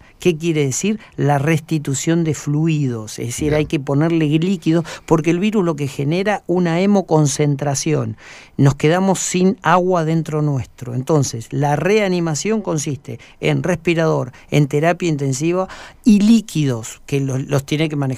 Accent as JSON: {"language": "Spanish", "town": "San Martín de los Andes", "region": "Neuquén", "country": "Argentina", "tie": "born or raised there", "said": "yo soy nativo de San Martín de los Andes, que nos dedicábamos a jugar allá en San Martín de los, claro, Andes"}